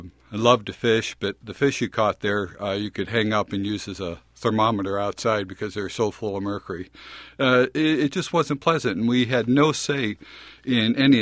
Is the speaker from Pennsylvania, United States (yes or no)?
no; Cleveland, Ohio, United States; moved away as an adult; now in Alaska, United States; I've been in Alaska since 1971, a little over 40 years. And I moved here from Cleveland, Ohio. This is my first job right out of college and just forgot to leave.